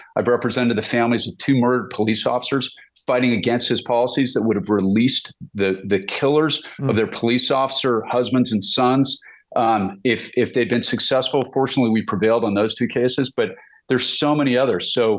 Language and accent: English; California, United States; I grew up in California. I went to UCSB.